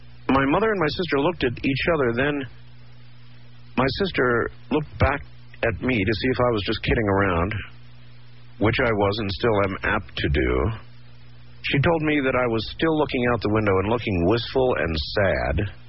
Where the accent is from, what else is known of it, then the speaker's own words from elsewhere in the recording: Iowa, United States; born there; I was born in Iowa and have always longed to move to California.